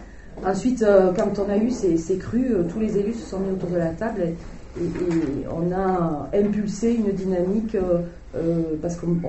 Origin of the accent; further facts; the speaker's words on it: Estaing, Occitanie, France; Je suis une haut-pyrénéenne depuis que j'y suis née. Je suis née à Estaing, dans ce petit village du Val d'Azur. Je suis née à Estaing, à la maison.